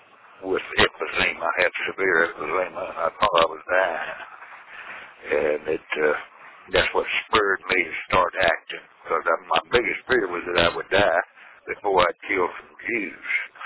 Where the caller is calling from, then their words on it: Olathe, Kansas, United States; I'm calling from the Johnson County Adult Detention Center in Olathe, Kansas. Cell block 5D, cell number 10.